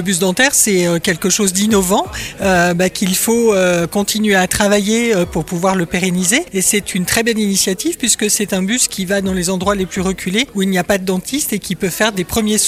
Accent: Annecy, Auvergne-Rhône-Alpes, France; Je viens d'Annecy. Je remonte sur Paris régulièrement

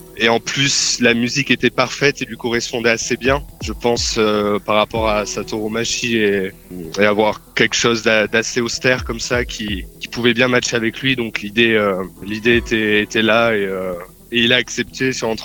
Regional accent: Réunion, France; J'ai grandi, je suis né à La Réunion, donc j'ai pas grandi dans un univers d'aficionado et avec cette culture-là

